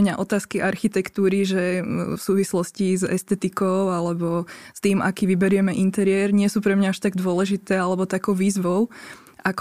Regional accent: Piešťany, Trnava Region, Slovakia; Určite som doma v Piešťanoch, tam som sa aj vrátila potom, ako som študovala v zahraničí a vlastne odvtedy tam bývam, som tam veľmi spokojná. Ale áno, je pravda, že teraz pracujem vlastne v Trenčine

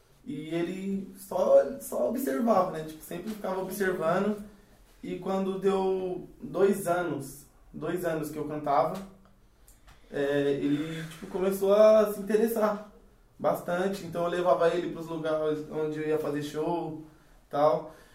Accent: Ferraz de Vasconcelos, São Paulo, Brazil; also born or lived in Mongaguá; Eu nasci em Mongaguá, lá na Baixada. Só que a maior parte da minha infância eu passei em Ferraz. E tem pouco tempo que eu tô em Mogi, tipo uns 2 anos, vai fazer 3 anos agora. Que a gente tá morando em Mogi.

